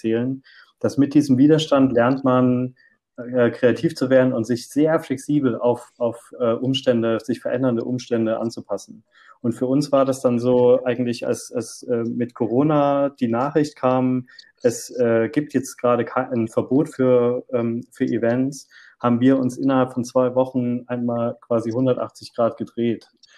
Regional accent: Dresden, Saxony, Germany; Ich komme aus dem Osten. Ich habe in Dresden aufgewachsen und habe in Görlitz studiert.

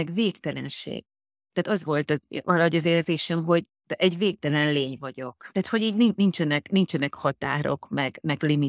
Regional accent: Eger, Heves, Hungary; now in Asia; Egri vagyok, és én nagyon sokáig Egerben éltem, tehát az életem az nagy részében én Egerben éltem, és mielőtt Ázsiába jöttem, azelőtt egy pár évvel költöztem fel Budapestre.

